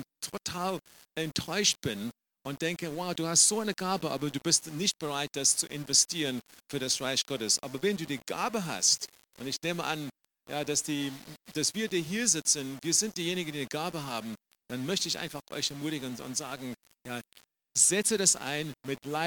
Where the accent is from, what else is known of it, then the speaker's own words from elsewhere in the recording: South Africa; German is a second language; now in Dresden, Germany; Ich komme ursprünglich aus Südafrika, bin jetzt mittlerweile 20 Jahre in Dresden und leite dort die Jesus-Gemeinde.